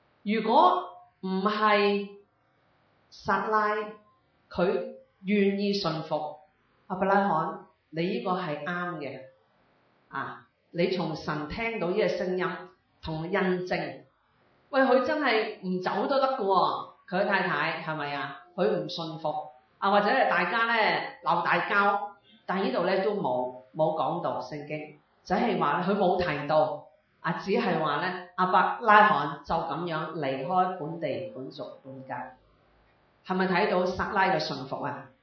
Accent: Hong Kong; 连我哋香港人都可以有去整嘅方舟喎

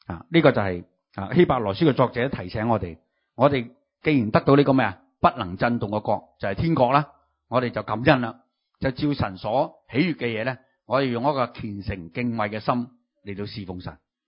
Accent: Hong Kong; 即係我哋香港人都应该有啲熟悉係咪

